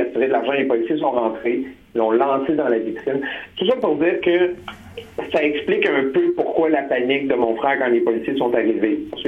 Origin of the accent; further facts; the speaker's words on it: Montreal, Quebec, Canada; quand on vient d'Hochelaga-Maisonneuve, puis qu'on porte des chandails de groupes de musique un peu rock